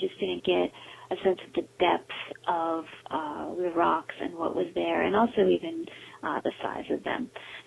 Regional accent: Pittsburgh, Pennsylvania, United States; I'm from Pittsburgh, Pennsylvania.

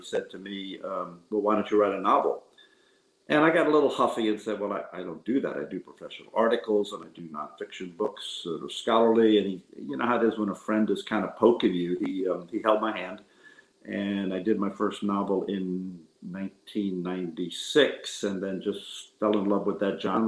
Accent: New York City, New York, United States; And then I'm from New York City, so I have an opinion.

